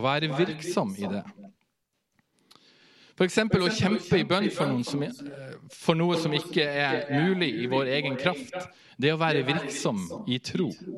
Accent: Berlevåg, Finnmark, Norway; Berlevåg i Finnmark, der jeg vokste opp, da husker jeg et navn i Finnmark.

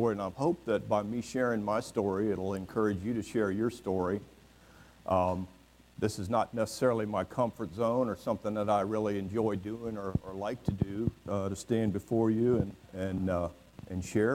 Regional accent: Virginia, United States; I'm born and raised in Fairfax County. I'm from inside the Beltway.

